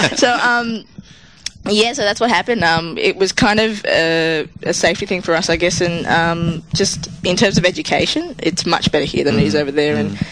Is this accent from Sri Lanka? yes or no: yes; Sri Lanka; I'm from Sri Lanka, which is an island off India. It's in the Northern Hemisphere.